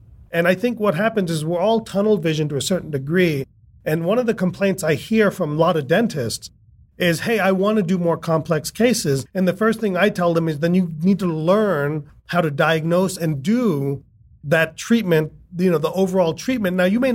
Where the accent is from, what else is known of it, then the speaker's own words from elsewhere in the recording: United States; And what I find in America, and I'm American, I love American dentistry, I'd never want to live anywhere else